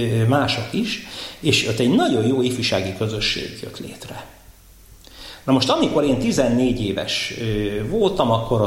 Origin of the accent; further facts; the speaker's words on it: Törökbálint, Pest, Hungary; Török Bálinton, ahonnan én származom